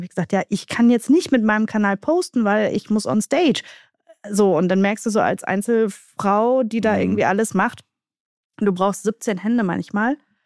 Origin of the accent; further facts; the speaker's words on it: Italy; ich bin ja Italienerin